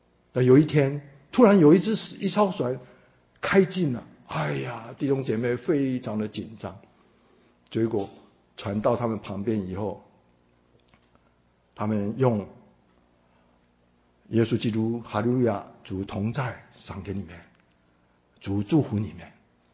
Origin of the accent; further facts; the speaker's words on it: China; 其实我们从中国来的弟兄姐妹